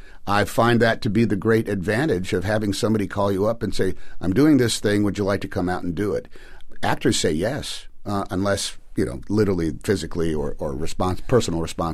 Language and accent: English; California, United States; I grew up in Northern California, and I knew a lot of people that went down to L.A.